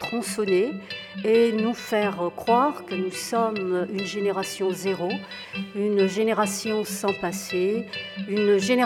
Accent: France; qui raconte mon enfance en France pendant la guerre d'Algérie

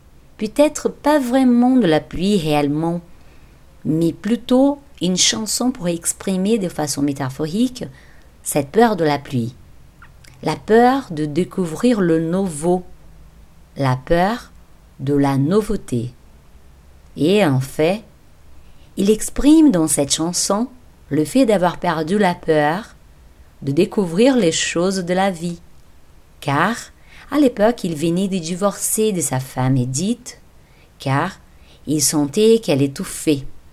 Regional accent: Brazil; accent: Brazilian; French is a second language; par peur de faire des fautes de français à l'oral, ou par peur que vous entendiez mon bel accent brésilien

